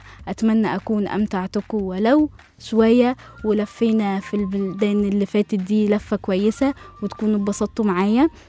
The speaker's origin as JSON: {"language": "Arabic", "country": "Egypt", "said": "السينما الكوميديه عندنا في مصر ملهاش تاني"}